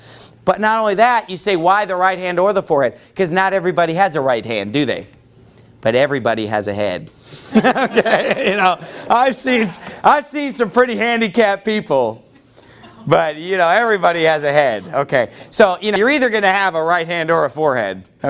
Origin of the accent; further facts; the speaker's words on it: United States; born there; I thank God I was born in America.